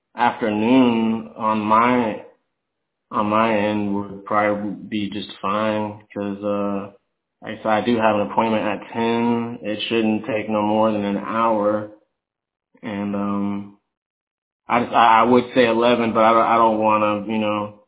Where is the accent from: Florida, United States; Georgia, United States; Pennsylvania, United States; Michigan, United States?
Florida, United States; Bradenton; born there; I was born in Bradenton, Florida.